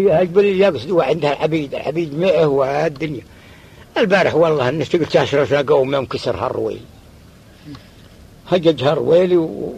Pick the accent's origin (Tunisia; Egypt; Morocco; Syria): Syria; born there; والله ولدت بسوري